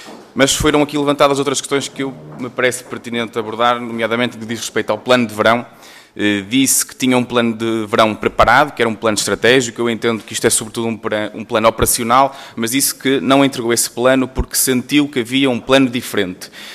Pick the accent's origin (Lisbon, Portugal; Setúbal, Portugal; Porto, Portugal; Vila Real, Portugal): Porto, Portugal; eu também sou do Distrito do Porto